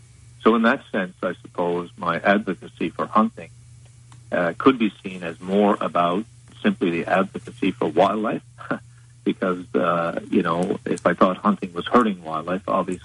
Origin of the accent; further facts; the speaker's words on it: Newfoundland and Labrador, Canada; Well, I was born and raised in Newfoundland. I grew up in very rural circumstances, particularly as a young boy.